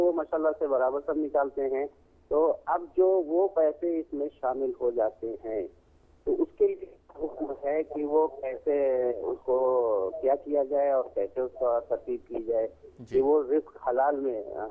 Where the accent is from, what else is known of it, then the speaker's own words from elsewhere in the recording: India; now in Saudi Arabia; میں ہندوستان کا باشندہ ہوں اور سعودی عرب سے کال کر رہا ہوں.